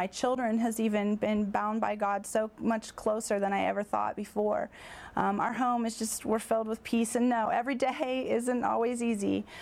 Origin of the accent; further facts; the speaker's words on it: Newark, United States; also born or lived in Chicago; I moved to Newark, which is my hometown. I grew up, I was born and raised in Newark. I had previously lived in Chicago area for 11 years